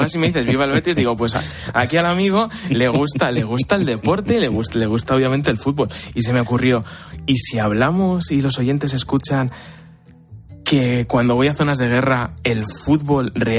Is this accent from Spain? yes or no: yes; Spain; Nosotros les decíamos España.